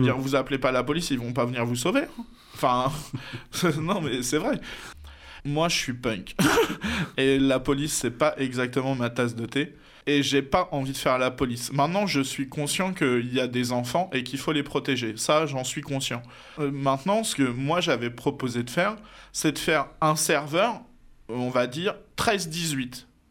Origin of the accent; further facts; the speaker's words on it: Normandy, France; je suis normand, j'aime la Normandie. Je l'ai quitté, je l'ai regretté, je suis revenu